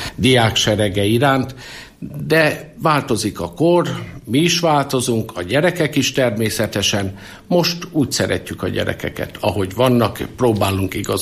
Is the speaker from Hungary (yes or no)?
yes; Karcag, Jász-Nagykun-Szolnok, Hungary; also born or lived in Tószeg; now in Kisújszállás, Hungary; Bár Szolnokon születtem 1969-ben, és Tószegre a anyai nagyszülői házhoz kerültem a kórházból, de 1970-től, tehát a gyermekkoromat, eszmélésemet Karcagon töltöttem 1992-ig. Ott jártam Áthos iskolába, gimnáziumba, és 1992-ben a párkapcsolat hozott át Kisújszállásra